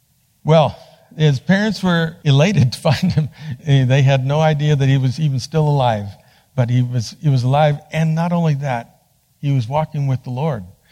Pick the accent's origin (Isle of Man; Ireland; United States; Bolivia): Bolivia; I was born and raised in Bolivia. My parents were doing Bible translation when I came along